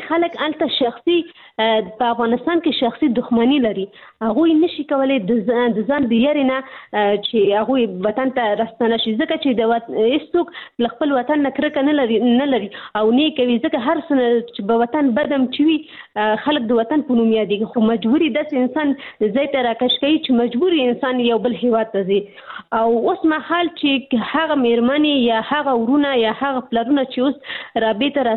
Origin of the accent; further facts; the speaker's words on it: Pakistan; زه په پاکستان کې پیدا شوی یم، هلته مې ژوند تیر کړی، تر لسنه پورې ما درس ویلی،